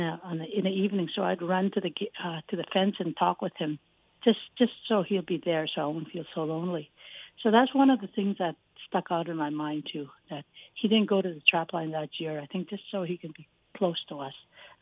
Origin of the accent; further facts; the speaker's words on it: Fort Chipewyan, Alberta, Canada; I was born up in Fort Chipewyan, but lived off the trap line with my parents' trap line in Wood Buffalo National Park.